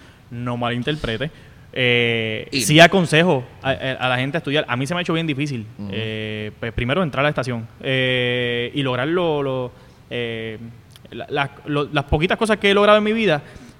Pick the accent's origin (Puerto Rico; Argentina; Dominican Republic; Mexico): Puerto Rico; Corozal; yo soy un jíbaro de Corozal, soy un jíbaro de Corozal